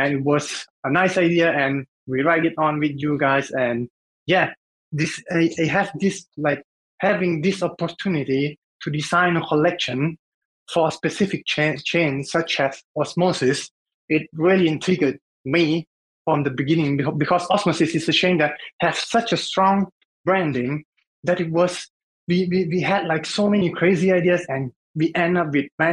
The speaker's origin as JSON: {"language": "English", "country": "Thailand", "second_language": "English", "said": "I would like to say about my English is I'm from Thailand, so my English is not really 100%"}